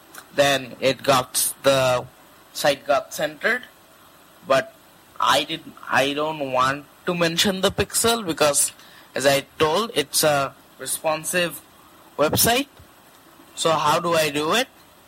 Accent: Bangladesh; English is a second language; I'm from Bangladesh here.

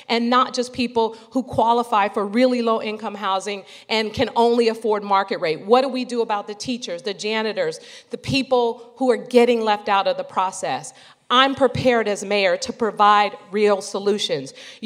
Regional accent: San Francisco, California, United States; I grew up in San Francisco, and I grew up in public housing along with a lot of my friends who grew up in San Francisco.

